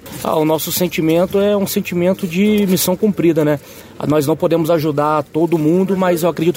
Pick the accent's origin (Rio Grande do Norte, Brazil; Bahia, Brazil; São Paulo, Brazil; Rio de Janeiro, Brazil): Rio de Janeiro, Brazil; Nós somos do Rio de Janeiro e aqui nós estamos fazendo esse apelo através das redes sociais